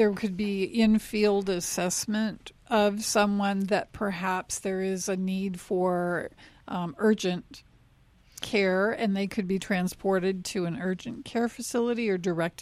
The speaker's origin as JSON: {"language": "English", "region": "California", "country": "United States", "said": "I came from the Bay Area and had a Kaiser in the early 70s."}